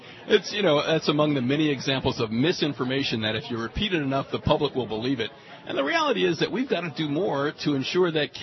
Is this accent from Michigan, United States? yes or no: yes; Detroit, Michigan, United States; Just to give you an example, my hometown of Detroit currently doesn't have a single major grocery store or supermarket within the city limits.